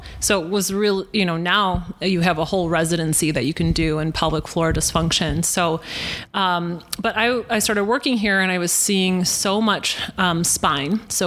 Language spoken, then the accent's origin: English; Rockford, Illinois, United States; now in Milwaukee, United States; I'm originally from Rockford, and pretty much all of my friends growing up ended up in Chicago, and I think if it wasn't for me meeting my husband, I'd probably be back in Illinois